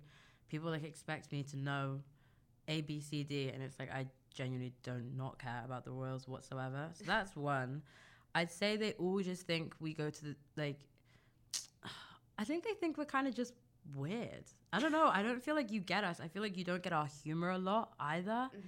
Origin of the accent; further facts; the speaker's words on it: London, United Kingdom; I grew up in London and went to a university in London.